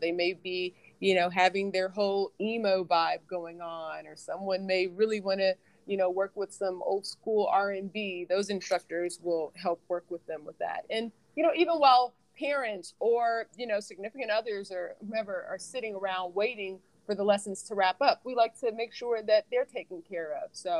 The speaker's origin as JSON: {"language": "English", "town": "Houston", "region": "Texas", "country": "United States", "also_born_or_lived": "New York", "said": "I actually, although I'm from Houston, Texas, I moved to DC from New York. I'd been living in New York for a really long time."}